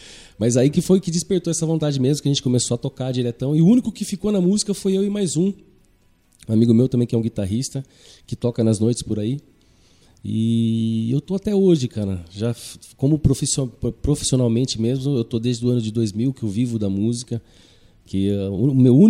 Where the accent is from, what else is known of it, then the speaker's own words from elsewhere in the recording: Votorantim, São Paulo, Brazil; Sim, eu nasci em Votorantim.